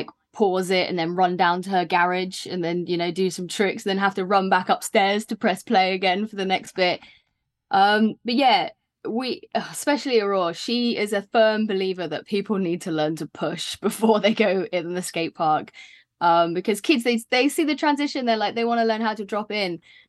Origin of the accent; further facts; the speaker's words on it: Bristol, South West England, United Kingdom; born there; now in London, United Kingdom; Yes, we are based in North London, but I was born in Bristol